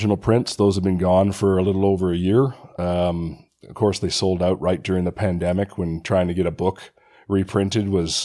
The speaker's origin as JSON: {"language": "English", "country": "Canada", "said": "You know, being Canadian, we've got Stanley Thompson."}